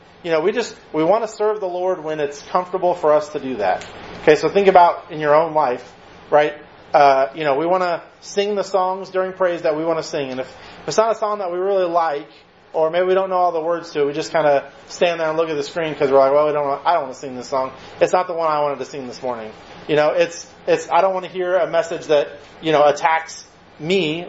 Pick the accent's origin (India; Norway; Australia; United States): United States; I also like the rights that I have as an American and the freedoms that we enjoy.